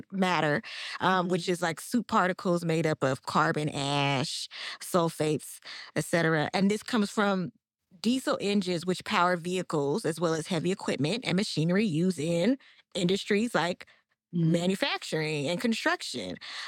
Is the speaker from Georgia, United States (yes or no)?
no; Oakland, California, United States; And I grew up near the Fruitvale. So I used to see Mexican men in cowboy hats and like, yeah, all the time.